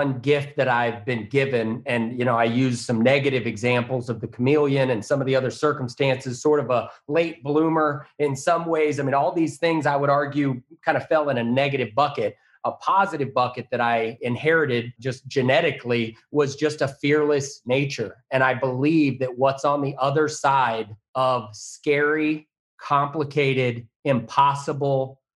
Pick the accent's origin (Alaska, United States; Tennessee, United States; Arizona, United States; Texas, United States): Texas, United States; I'm a Texan, so I had Dallas Cowboys and the Texas Rangers.